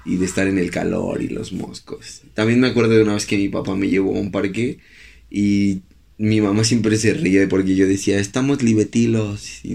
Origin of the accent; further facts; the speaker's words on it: Mexico City, Mexico; yo sí soy del DF. Para mí sigue siendo DF, no CDMX.